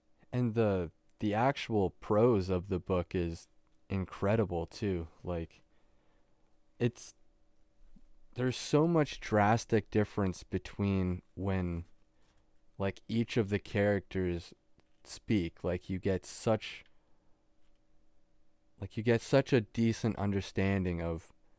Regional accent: Canada; Like even as a Canadian reading this book

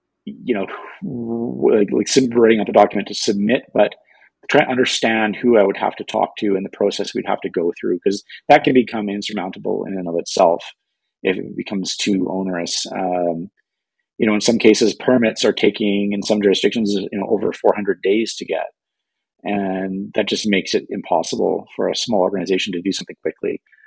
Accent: Alberta, Canada; I grew up in Southern Alberta, but a little farther north than here.

